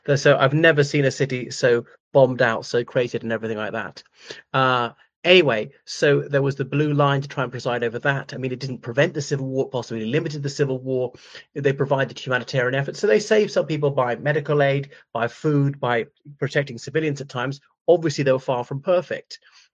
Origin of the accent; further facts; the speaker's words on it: Ireland; And various countries like Republic of Ireland, we dispatched troops as an Irishman, as an Irish citizen.